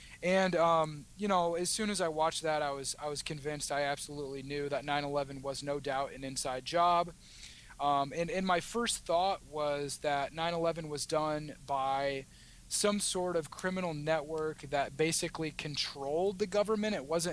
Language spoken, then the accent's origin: English; Omaha, Nebraska, United States; I'm from Omaha, Nebraska, and I went to school in Nebraska.